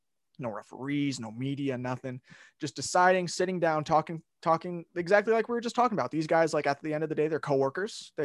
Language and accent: English; United States; And then, like, as an American, it's embarrassing to see exactly this going down